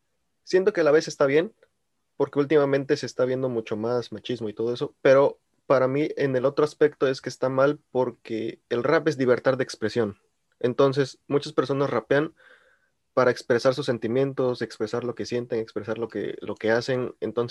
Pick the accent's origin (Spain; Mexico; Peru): Mexico; en México, de donde yo soy